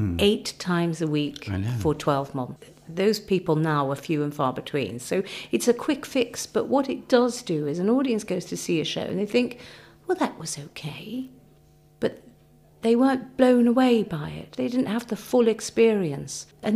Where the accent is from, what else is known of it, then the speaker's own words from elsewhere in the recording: Stoke-on-Trent, West Midlands, United Kingdom; And of course, that's my hometown, and we did The King and I together